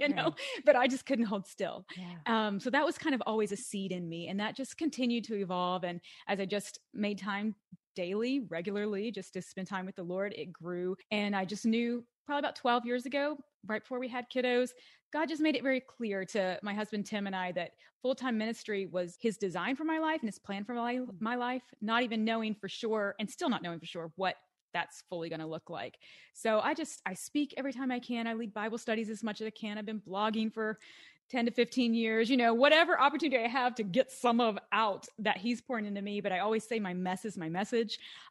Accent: Kentucky, United States; moved away as an adult; Well, originally I'm from Western Kentucky, and after college, I moved to the Washington, D.C. area, same as Heather did.

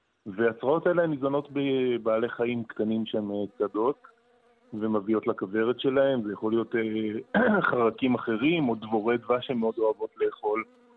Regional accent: Northern District, Israel; אני בתור ילד, אם הייתי אוסף, גדלתי בקיבוץ בצפון

